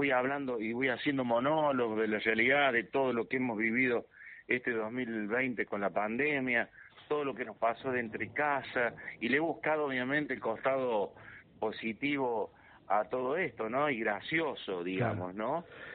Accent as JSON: {"language": "Spanish", "town": "Colazo", "region": "Córdoba", "country": "Argentina", "tie": "born there", "also_born_or_lived": "Villa María / Rosario / Buenos Aires", "lives_now": "Córdoba, Argentina", "said": "Yo nací en Colazo"}